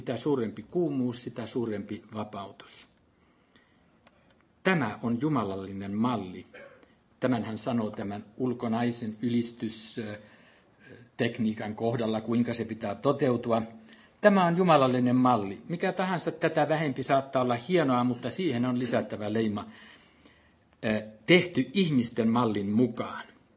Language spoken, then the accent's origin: Finnish; Canada; Itse olen kanadalainen ja Kanadan poikia, ja Toronto tuli tutuksi monella tavalla minulle vuosien varrella